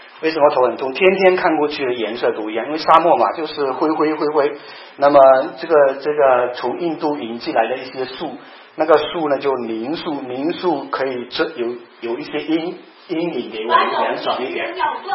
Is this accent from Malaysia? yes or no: yes; Malaysia; 我们在马来西亚，我是在马来西亚长大